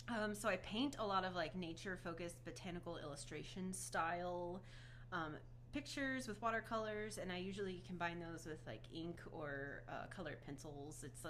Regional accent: Huntsville, Alabama, United States; I grew up in Huntsville.

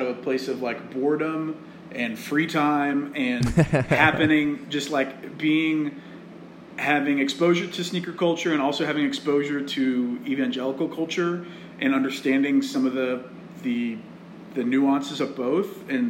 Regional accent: the South, United States; I was brought up in the South and very much brought up in a non-denominational church my entire life.

